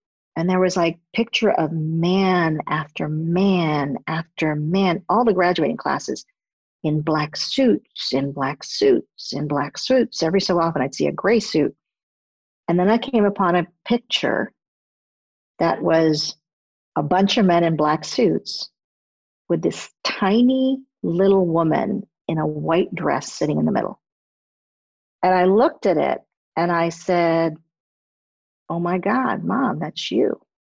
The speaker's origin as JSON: {"language": "English", "country": "Puerto Rico", "tie": "born or raised there", "said": "Haitian-born, French mother … German father … And I grew up in Puerto Rico."}